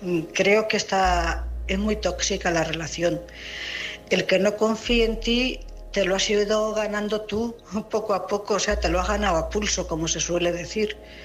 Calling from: Cuenca, Castilla-La Mancha, Spain; corresponsal de Cuenca.

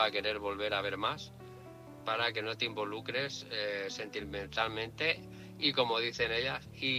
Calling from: Barcelona, Catalonia, Spain; de Barcelona.

